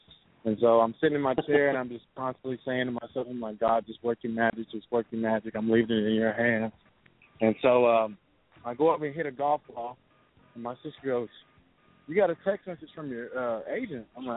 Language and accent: English; Texas, United States; it's just like my hometown back home in Texas. It's a small town, so it wasn't nothing really major.